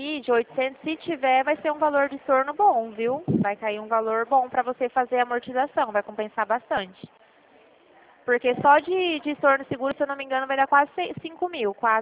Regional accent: Dracena, São Paulo, Brazil; Eu sou de Dracena.

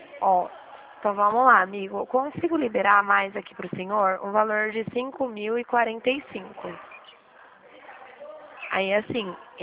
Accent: Dracena, São Paulo, Brazil; Eu sou de Dracena. Conhece aqui perto de Presidente Prudente?

